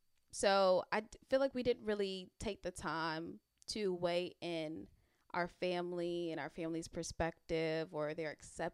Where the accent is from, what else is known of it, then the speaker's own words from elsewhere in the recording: Jamaica; I'm Jamaican and my family's from New York.